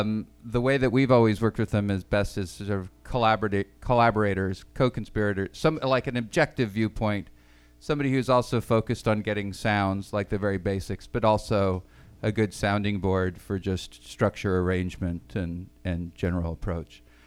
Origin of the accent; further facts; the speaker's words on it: Helena, Montana, United States; Yeah, so I grew up in Montana. I grew up in Helena, Montana.